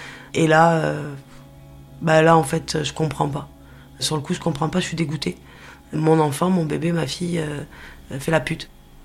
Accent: Nouvelle-Aquitaine, France; also born or lived in Pyrénées; now in Toulouse, France; J'ai 35 ans aujourd'hui et j'habite à Toulouse. Je suis native des Pyrénées, j'ai grandi plutôt sur la région de l'Aquitaine, puisque mes parents se sont séparés quand j'étais très très jeune.

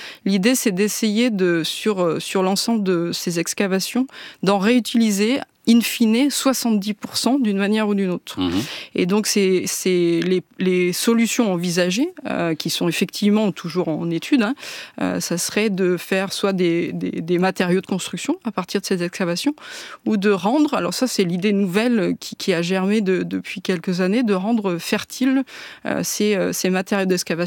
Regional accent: Saint-Étienne, Auvergne-Rhône-Alpes, France; moi, je viens de Saint-Étienne, où il y a les terrils des mines, et donc, on appelle ça des crassiers

